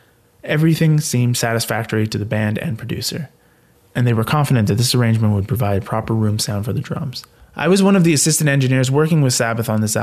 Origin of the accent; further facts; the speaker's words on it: Vancouver, British Columbia, Canada; also born or lived in Toronto; My birthplace, actually. Although I grew up on the West Coast in Vancouver, I was born in Toronto.